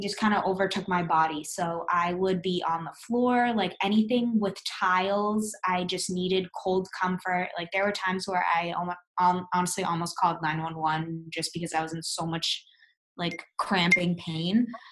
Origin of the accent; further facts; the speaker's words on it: Boston, Massachusetts, United States; I'm from Boston.